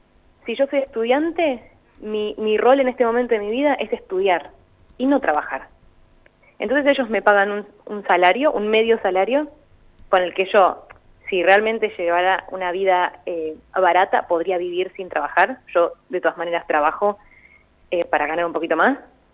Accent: Argentina; now in Denmark; es todo lo opuesto a lo que somos nosotros como argentinos.

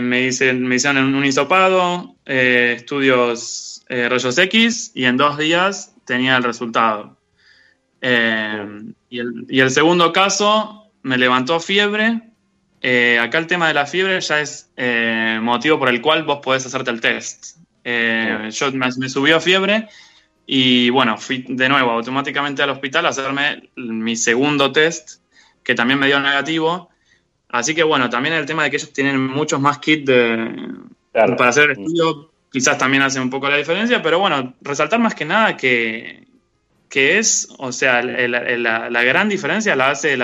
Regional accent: La Plata, Buenos Aires Province, Argentina; moved away; Yo soy de La Plata de Tolosa.

